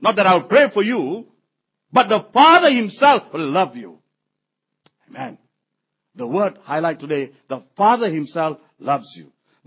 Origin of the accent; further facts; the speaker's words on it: Malacca, Malaysia; I think we have to go to Malacca for a while. I'll take you to my hometown.